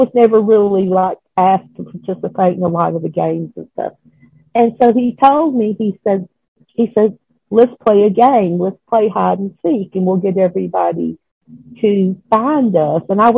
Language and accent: English; Georgia, United States; born there; I was born in South Georgia, in the town I live in now, although I've been other places.